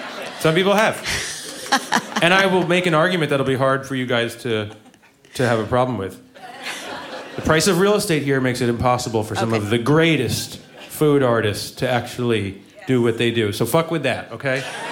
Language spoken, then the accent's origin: English; New Jersey, United States; now in New York, United States; So I'm not a New Yorker. I live here, but I'm not a New Yorker. I'm from New Jersey.